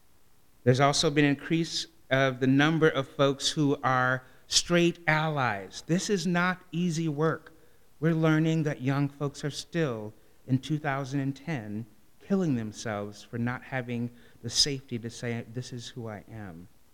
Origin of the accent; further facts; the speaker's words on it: Madison, Wisconsin, United States; I come from Madison, Wisconsin.